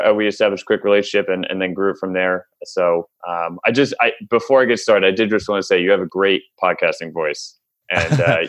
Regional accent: Gladstone, New Jersey, United States; So, I got, I'm from Gladstone, New Jersey, small little boutique town in Somerset County.

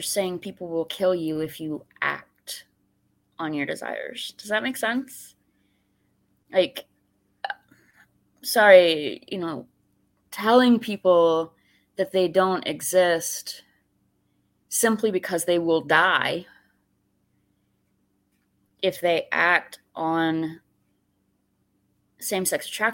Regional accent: Florida, United States; grew up in Florida, which, well, some people say is not the South, but is the South, in a conservative background.

